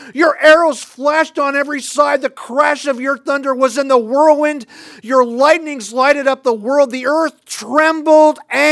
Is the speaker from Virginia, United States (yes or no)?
no; Illinois, United States; This puts me in mind of growing up outside of Chicago. We would have, of course, immense snowfall.